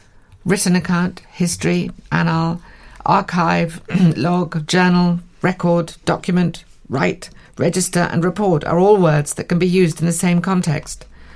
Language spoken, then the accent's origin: English; London, United Kingdom; I was born and brought up in South London.